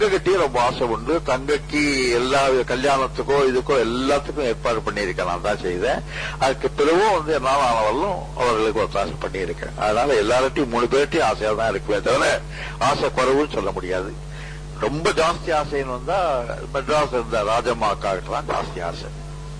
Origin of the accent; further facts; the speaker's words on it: Tamil Nadu, India; born there; ஆவியூர் என்ற கிராமம் திருக்கோவிலூருக்கு பக்கத்துல இருக்கு. அதுல ஒரு குடிசையில 1908 நவம்பர் மாசம் பிறந்தேன்.